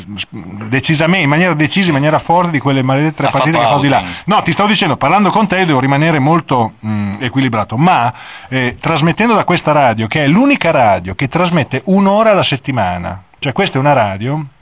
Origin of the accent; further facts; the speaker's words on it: Modena, Emilia-Romagna, Italy; Beh, io vengo da Modena e anche Modena si sta un po' liberando, ma a fatica.